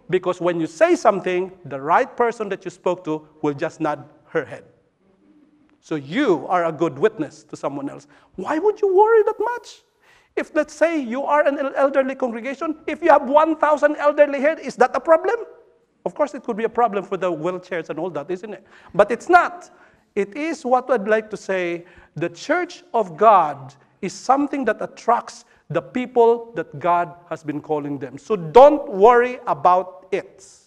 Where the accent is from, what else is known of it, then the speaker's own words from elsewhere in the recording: Philippines; now in United Kingdom; I think the difficulty I have as a Filipino who became British, and now I'm British but not Filipino. I don't have my passport yet.